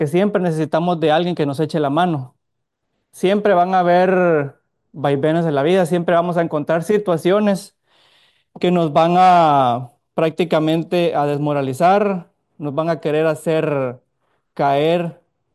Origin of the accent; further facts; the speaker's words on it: Guatemala; Soy de Guatemala.